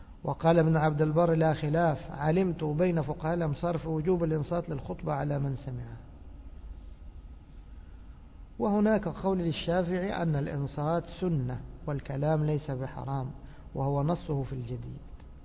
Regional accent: Egypt; كانت عادة كثير من الخطباء عندنا في مصر

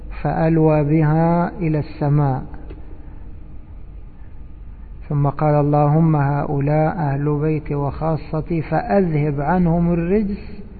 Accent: Egypt; أما احنا عندنا في مصر البرام هذا مفرد

